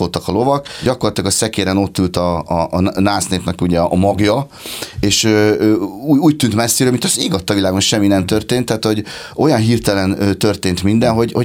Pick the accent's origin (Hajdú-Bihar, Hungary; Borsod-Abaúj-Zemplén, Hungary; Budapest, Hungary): Budapest, Hungary; én alapvetően budai gyerek vagyok, de aztán egy hirtelen gondolattól vezérelve az életemet bekalibráltam a Balaton felvidék irányába, úgyhogy én Pécsen lakom jelenleg, ez egy Balaton felvidéki kisfalu